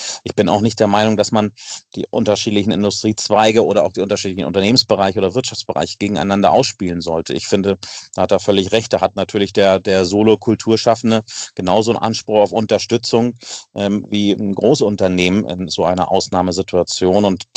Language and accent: German; Hamburg, Germany; Ich komme aus Süderelbdörfer, Heimfeld-Eisendorf, die Ecke.